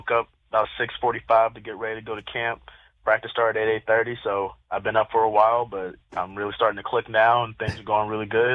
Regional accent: Birmingham, Alabama, United States; I am actually from Birmingham, Alabama, which is about 20 minutes away from Bessemer, which Bo Jackson hails from.

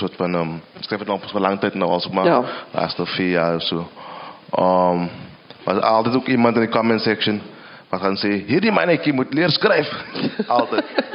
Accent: Western Cape, South Africa; accent: Kaaps; first language Kaaps; dit is my moedertaal, my kaps, ek is lief vir my kaps

